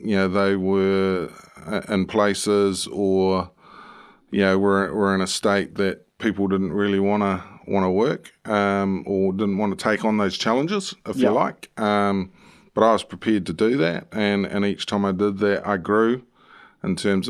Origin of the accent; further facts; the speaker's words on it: New Zealand; now in United Kingdom; So, as a Kiwi lad, in the UK, it presented huge opportunities.